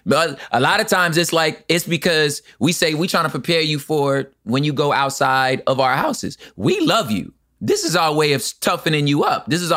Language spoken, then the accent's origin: English; Los Angeles, California, United States; Do I know how to stop saying park the car because I'm from Los Angeles, we outside?